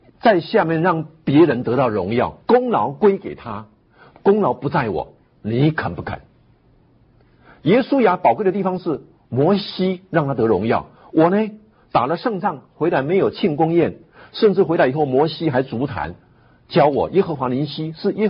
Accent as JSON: {"language": "Chinese", "country": "Taiwan"}